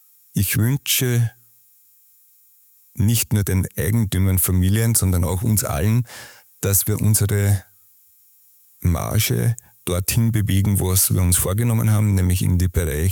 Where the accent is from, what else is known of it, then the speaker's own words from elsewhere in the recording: Austria; Als Österreicher fühle ich mich natürlich jetzt herausgefordert.